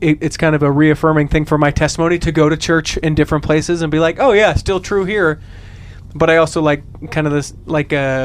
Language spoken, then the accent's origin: English; Salt Lake City, Utah, United States; I grew up here in Salt Lake City. That's where we're recording this in. All in a neighborhood of about 5 mile radius.